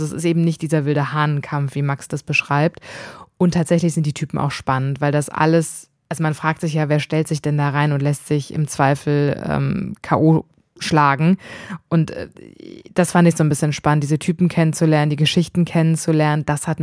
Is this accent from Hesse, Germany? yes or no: yes; Frankfurt, Hesse, Germany; ich bin im Bahnhofsviertel aufgewachsen in Frankfurt, was ja schon ein hartes Pflaster ist.